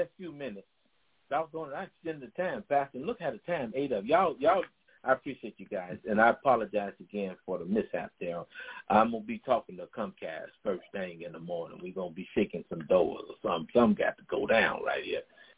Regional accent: Chicago, Illinois, United States; I remember growing up in Chicago, Josh.

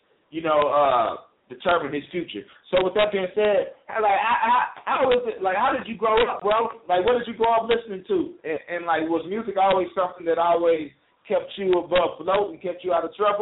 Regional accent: Oklahoma, United States; because I'm originally from Oklahoma. I'm always looking out for the 918

